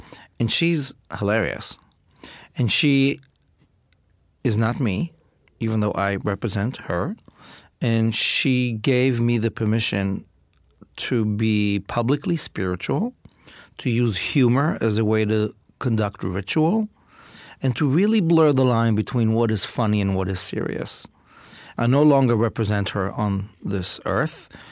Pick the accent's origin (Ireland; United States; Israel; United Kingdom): Israel; My father was a Holocaust survivor, and I grew up in Israel in a situation of great privilege.